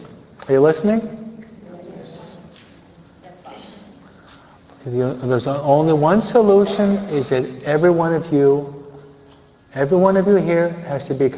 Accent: Hawaiian Gardens, California, United States; Ever hear of the Gardens, huh? I'm from the Gardens, huh?

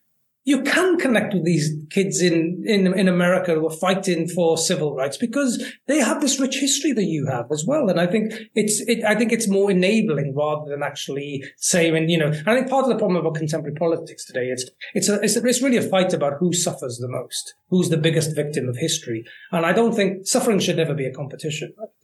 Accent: Wales, United Kingdom; I grew up in the South Wales Valleys.

